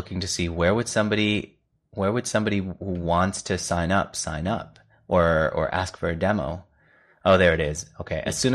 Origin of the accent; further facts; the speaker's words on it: New York, United States; I guess it's because I come from New York. Driving to me always felt so inefficient.